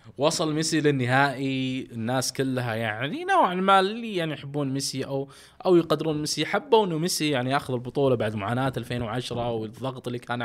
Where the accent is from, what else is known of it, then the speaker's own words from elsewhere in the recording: Saudi Arabia; كمان فيها شيء بارز هذا بطوله بالنسبه لنا كسعوديين